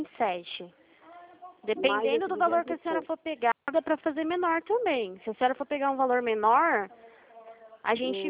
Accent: São Paulo, Brazil; Eu sou aqui de São Paulo.

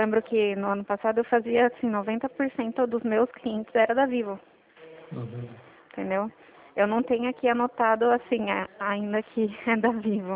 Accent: Itu, São Paulo, Brazil; Então, eu sou de Itu, de São Paulo.

